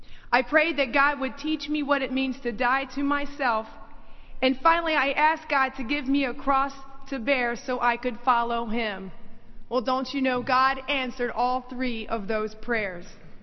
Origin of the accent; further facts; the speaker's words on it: Covington, Kentucky, United States; I'm originally from Covington, Kentucky.